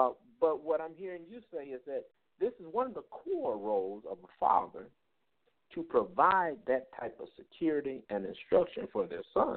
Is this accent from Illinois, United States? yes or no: yes; Chicago, Illinois, United States; I think about growing up in Chicago myself